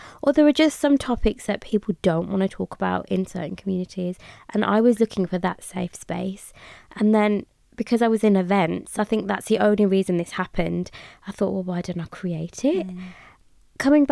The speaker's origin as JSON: {"language": "English", "town": "Birmingham", "region": "West Midlands", "country": "United Kingdom", "said": "here I get asked to where are you from, I say Birmingham, and they say no, where you're really from."}